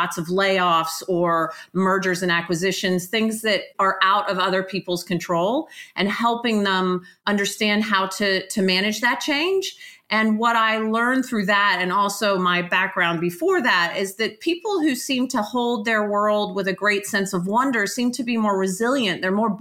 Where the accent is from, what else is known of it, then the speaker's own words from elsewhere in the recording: Atlanta, Georgia, United States; moved away as an adult; I was born and raised in Atlanta. So I'm a Georgia peach, a Southern girl, basically a very privileged background